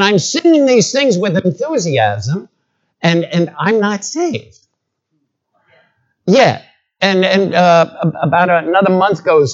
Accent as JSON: {"language": "English", "town": "Brooklyn", "region": "New York", "country": "United States", "said": "And I'm thinking, I'm from Brooklyn. I have no idea what the guy's talking about."}